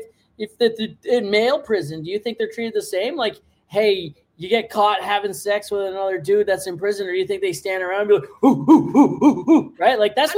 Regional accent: Canada; So, you know, I'm Canadian.

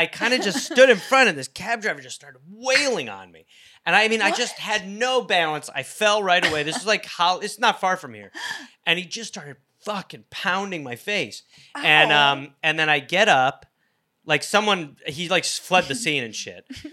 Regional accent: England, United Kingdom; I mean, I'm English

